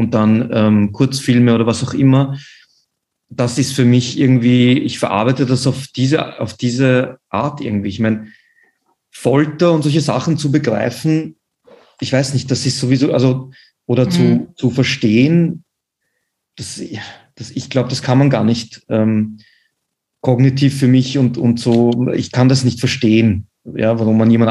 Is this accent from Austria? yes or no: yes; Vienna, Austria; Wie gesagt, ich bin wie in Wien aufgewachsen.